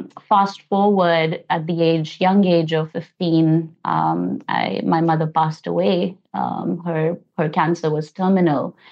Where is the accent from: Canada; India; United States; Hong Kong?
India; now in New Zealand; I'm from India. I've immigrated to New Zealand and now New Zealand is home. I've been here for the last 10 years.